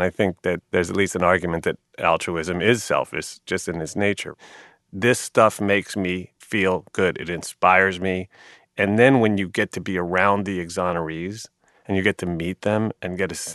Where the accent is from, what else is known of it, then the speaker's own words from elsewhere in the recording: New York, United States; you probably think I'm some nut from New York